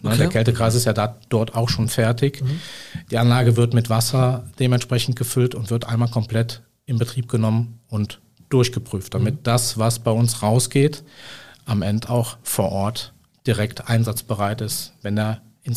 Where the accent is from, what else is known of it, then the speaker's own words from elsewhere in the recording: Cologne, North Rhine-Westphalia, Germany; ich bin Rheinländer, ne? Ich komme aus Köln und da sagt man Tettner immer Jotiange, ne?